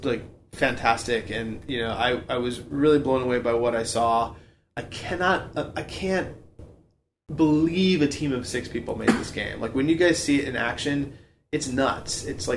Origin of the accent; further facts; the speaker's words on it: Florida, United States; I was like, yeah, I'm from Florida.